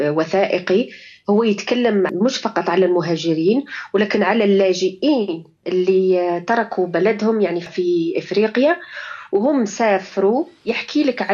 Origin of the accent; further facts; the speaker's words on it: Algeria; طبعا أنا من أصلي جزائرية